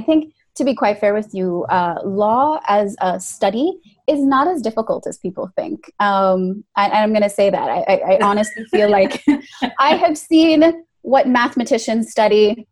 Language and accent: English; Antigua & Barbuda; My dad was actually born in England, but he moved to Antigua when he was 10. And he's been living there ever since. So I was born and raised in Antigua.